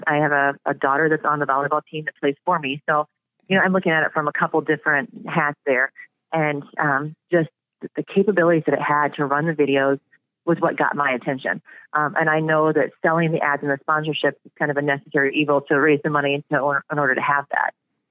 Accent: Indiana, United States; now in River Falls, United States; Yeah, I grew up in Indiana. I went to school at the University of Illinois. I played volleyball there in the late 90s. I've been in the River Falls area for about 13 years.

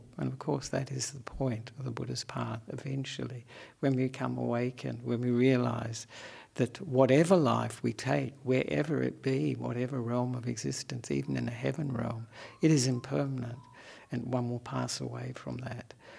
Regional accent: Perth, Western Australia, Australia; born there; also born or lived in Sri Lanka; I'm an Australian monk who was born in Perth

